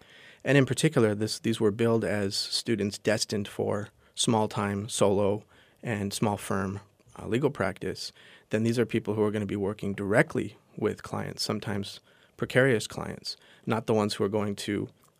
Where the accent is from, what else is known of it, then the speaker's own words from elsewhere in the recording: Los Angeles, California, United States; I come from Los Angeles, so freeways, on-ramp coming out of an underprivileged neighborhood onto the freeway.